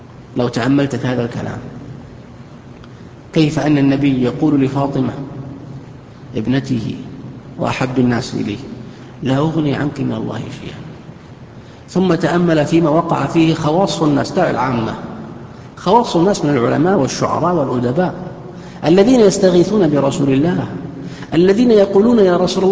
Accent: Saudi Arabia; ما في الآن، خاصة في عندنا في السعودية

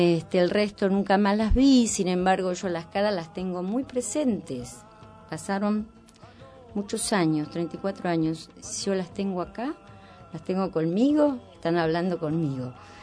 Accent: La Plata, Buenos Aires Province, Argentina; born there; yo soy nacida en La Plata, un lugar que en la década del 70 tuvo como, fue muy nombrado.

